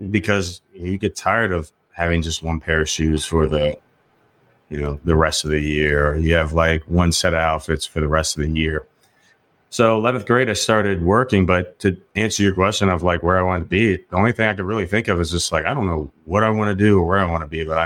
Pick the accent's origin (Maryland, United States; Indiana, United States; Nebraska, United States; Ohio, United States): Maryland, United States; Yeah, so spent my early years in Prince George's County, Maryland, and PG County, shout out.